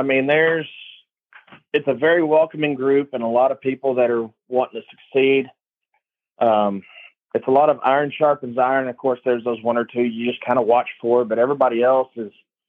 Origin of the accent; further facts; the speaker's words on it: Amarillo, Texas, United States; born there; So I was born in Amarillo, Texas. I'm 35 years old, and I'll be 36 in a few months.